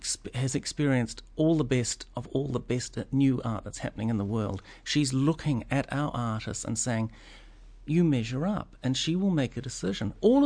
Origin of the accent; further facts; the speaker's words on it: New Zealand; is our identity in New Zealand just like being a New Zealander and having it on your passport, or is it the way we speak to each other